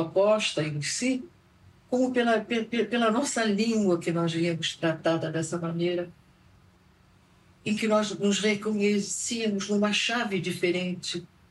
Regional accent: Buenos Aires, Argentina; first language Spanish; Portuguese is a second language; also born or lived in Belgium; Estávamos em Buenos Aires quando eu comecei a falar. Mas, em todo caso, em casa eu falava, a gente falava francês, porque mamãe e minha mamãe, eles eram belga, mamãe era belga, papai holandês

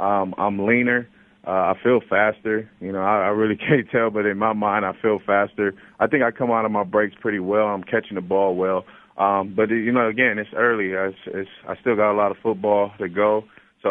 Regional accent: Pomona, California, United States; growing up in Pomona, we didn't have that as a kid when I was growing up.

